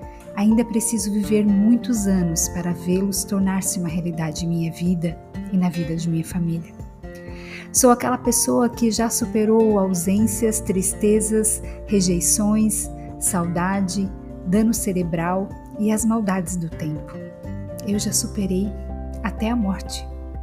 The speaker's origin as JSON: {"language": "Portuguese", "region": "Santa Catarina", "country": "Brazil", "said": "Eu sou sulista de Santa Catarina, filha de um mecânico que aos 40 tornou-se pastor e aos 70 doutor."}